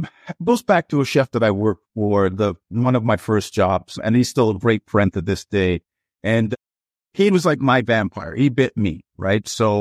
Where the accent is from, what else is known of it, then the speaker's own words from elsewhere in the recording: Toronto, Ontario, Canada; Downtown, right? That when we came to Toronto, we moved to Dufferin and Dundas on one side of the street.